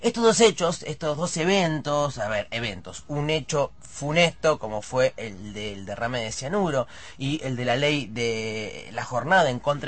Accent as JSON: {"language": "Spanish", "country": "Argentina", "said": "qué derechos tenemos nosotros como argentinos"}